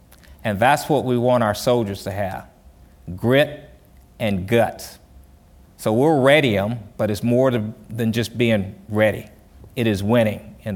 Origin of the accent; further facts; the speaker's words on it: South Carolina, United States; accent: country; I used to go back to my hometown. I'm from South Carolina. You probably can tell by my country accent.